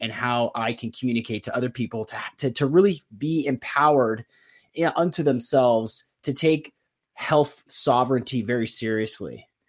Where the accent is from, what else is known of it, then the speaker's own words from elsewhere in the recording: Seattle, Washington, United States; born and raised in Seattle